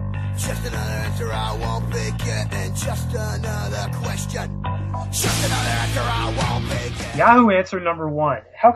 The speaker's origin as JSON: {"language": "English", "country": "Canada", "accent": "Canadian", "said": "If you guys are going to make fun of my Canadian accent, then I'm hanging up."}